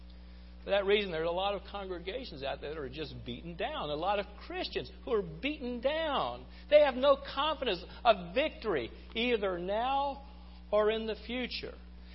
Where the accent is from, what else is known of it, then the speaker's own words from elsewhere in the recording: Athens, Alabama, United States; I was raised primarily in Athens, Alabama.